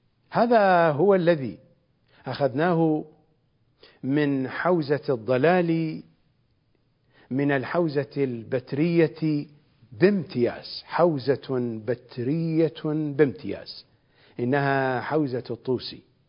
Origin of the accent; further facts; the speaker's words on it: Iraq; في لهجتنا الشعبية العراقية يعني سرابيت